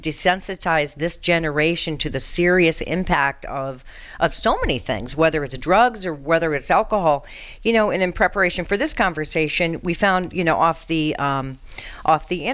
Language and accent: English; Colorado, United States; because, you know, I'm from Colorado. They've legalized it. And now in my home state is a mess.